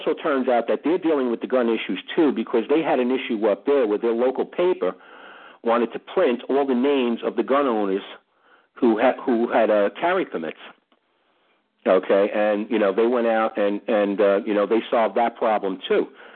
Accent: New York, United States; I'm a New Yorker. I live in Brooklyn.

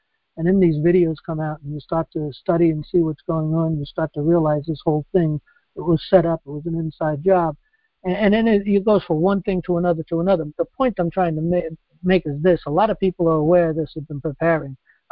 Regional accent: New York City, New York, United States; I come from New York City, so I've known about Trump for many, many years

